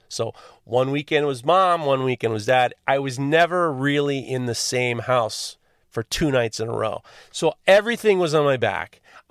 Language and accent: English; New York City, New York, United States; I grew up on the Upper East Side